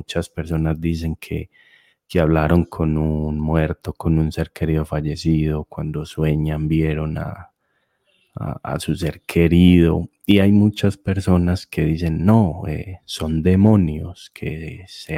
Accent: Colombia; Colombiano, sí.

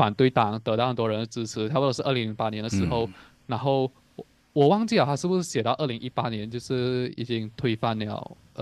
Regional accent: Malaysia; 以我们马来西亚人来读的话

